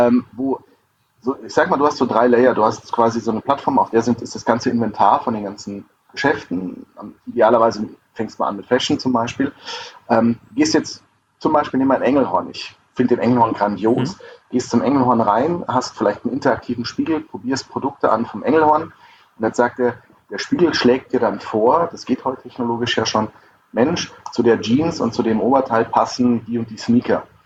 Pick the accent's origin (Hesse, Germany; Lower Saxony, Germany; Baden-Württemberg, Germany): Baden-Württemberg, Germany; Mannheim; Ich komme aus Mannheim, da geht es ja noch ganz gut.